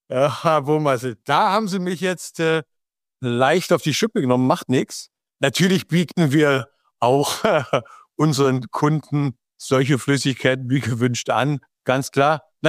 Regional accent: Potsdam, Brandenburg, Germany; ich komme ja aus Potsdam. Das ist hier in Brandenburg

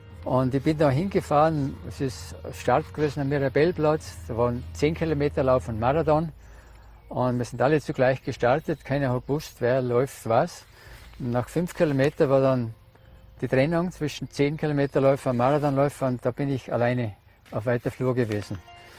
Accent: Aurach, Tyrol, Austria; ich komme aus Aurach, bin also ein waschechter Tiroler. Und ich bin 71 Jahre alt

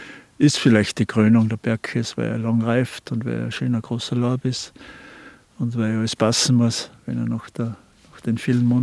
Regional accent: Styria, Austria; Ich komme sonst aus dem Enstal

